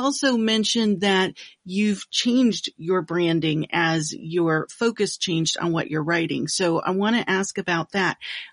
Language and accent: English; Milwaukee, Wisconsin, United States; now in Dallas, United States; I grew up in Milwaukee, which has a very large Jewish community.